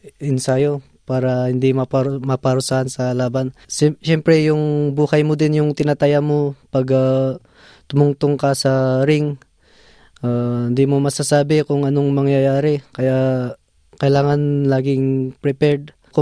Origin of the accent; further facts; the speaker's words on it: Sadanga, Cordillera Administrative Region, Philippines; also born or lived in Baguio; Yung roots ko po is I'm from Mountain Province, Sadanga Mountain Province. Doon po kasi ako nag-aral sa Baguio